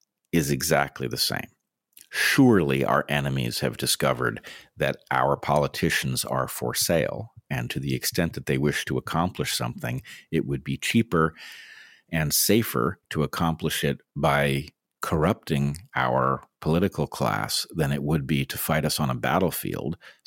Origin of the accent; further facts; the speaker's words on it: United States; But as an American, I find it absolutely alarming